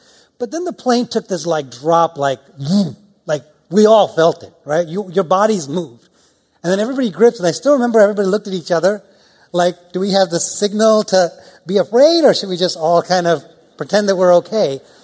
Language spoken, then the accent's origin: English; Philadelphia, Pennsylvania, United States; also born or lived in India; But I am from Philadelphia, and I remember my early days. I moved to the U.S. from India in the late 70s